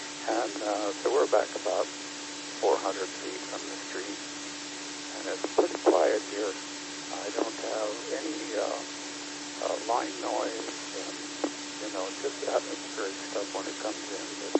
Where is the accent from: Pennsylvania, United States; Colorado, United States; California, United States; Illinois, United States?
California, United States; Long Beach; I was born in Long Beach, California, and I stayed in Southern California until, Orange County, L.A. County